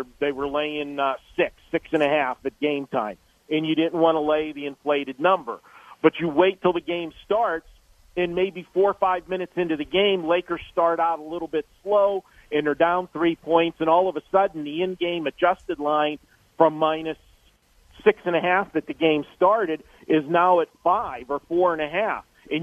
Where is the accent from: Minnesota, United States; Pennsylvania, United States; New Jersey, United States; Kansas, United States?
Pennsylvania, United States; Pittsburgh; My home state was Pittsburgh. I'm from Pittsburgh.